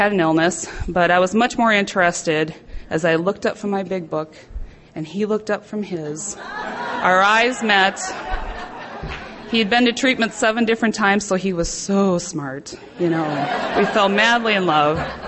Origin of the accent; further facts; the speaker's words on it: South Dakota, United States; And when I grew up in South Dakota, and they had these little centennials with small-town street dances